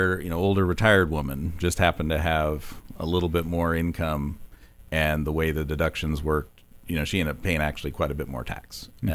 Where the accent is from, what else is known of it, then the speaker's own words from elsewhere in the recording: Dallas, Texas, United States; I grew up in Dallas. I had a good experience going through the schools.